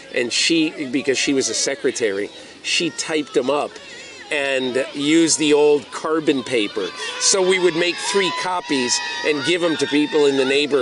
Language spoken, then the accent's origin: English; Connecticut, United States; when I was 11 years old, growing up in Connecticut